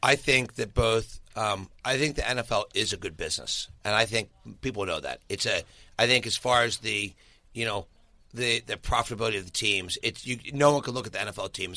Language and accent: English; Philadelphia, Pennsylvania, United States; because I grew up in Philadelphia. I work between Philadelphia and New York.